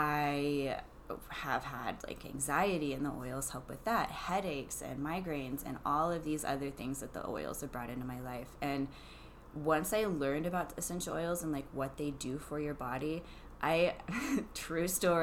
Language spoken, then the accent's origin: English; Texas, United States; now in Denver, United States; I live here in Denver, but originally I'm from Texas, and that's where I was introduced to essential oils.